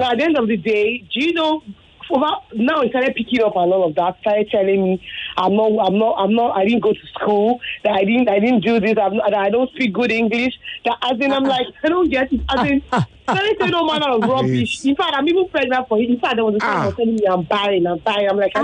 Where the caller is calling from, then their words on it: Ajah, Lagos, Nigeria; I'm calling from Ajah.